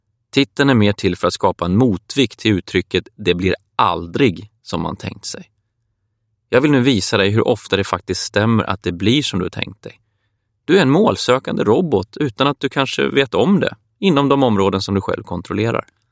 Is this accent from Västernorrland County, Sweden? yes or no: yes; Matfors, Västernorrland County, Sweden; Platsen är Nybyggarvägen 24 i ett 60-talshus i Matfors, ett par mil utanför Sundsvall. Det var där jag växte upp och det var där det hände. Jag var 11 år